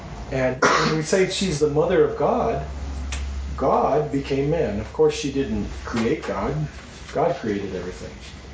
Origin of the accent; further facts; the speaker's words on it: Ireland; Well, I'm Irish.